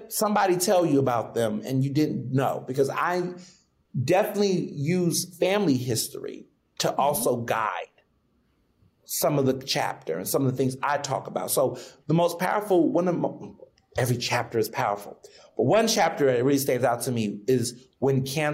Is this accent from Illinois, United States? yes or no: yes; Chicago, Illinois, United States; born there; I was born in Chicago.